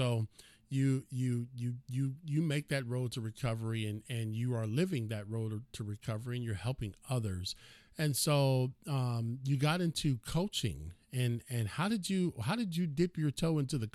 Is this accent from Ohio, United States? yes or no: yes; Ohio, United States; I'm from Ohio, so you know how us folk act.